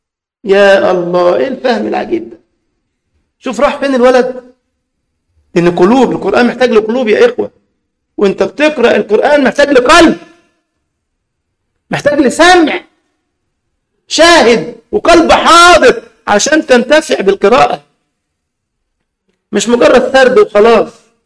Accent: Egypt; ذكر لنا أن طالبا من الطلاب الآسيويين كانوا عندنا في مصر في البعوث الإسلامية تبع الأزهر يدرسون

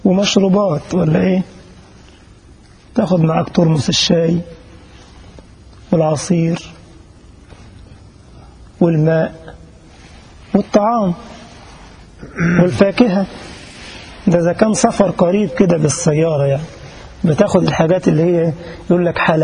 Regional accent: Egypt; والدلاع ده البطيخ عندنا في مصر، الجزائريين بيقول لك الدلاع

